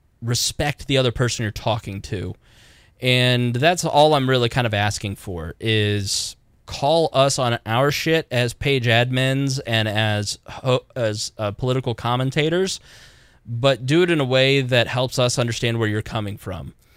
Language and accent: English; Indiana, United States; I'm from Southern Indiana. And if you know anybody from Southern Indiana, they're a pain in the fucking ass.